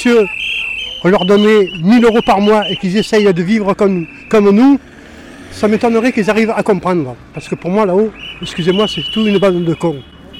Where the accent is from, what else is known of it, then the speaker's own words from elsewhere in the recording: Vaison-la-Romaine, Provence-Alpes-Côte d'Azur, France; Je suis né natif de Vaison.